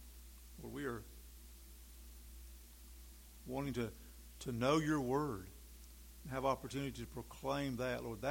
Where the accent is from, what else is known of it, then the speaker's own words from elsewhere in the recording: North Carolina, United States; born there; accent: Southern; As a Southerner, I was born in North Carolina. I still have a Southern accent.